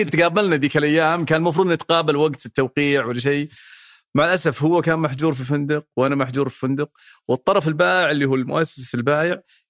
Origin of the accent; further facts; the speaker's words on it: Eastern Province, Saudi Arabia; يمكن لأني نشأت وتربيت في منطقة الأحساء اللي منها